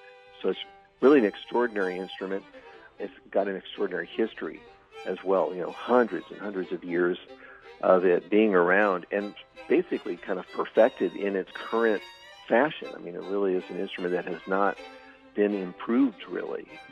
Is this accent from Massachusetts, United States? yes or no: no; Seattle, Washington, United States; moved away as an adult; Yes, I was born and raised in Seattle and left just after high school to tour full-time.